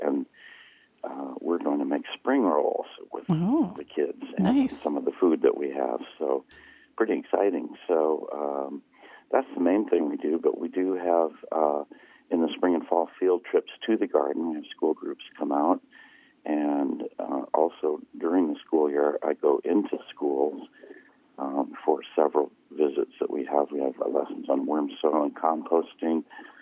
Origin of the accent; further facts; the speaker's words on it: Davenport, Iowa, United States; now in Alaska, United States; It wasn't a farm situation, but we were definitely rural in Davenport, Iowa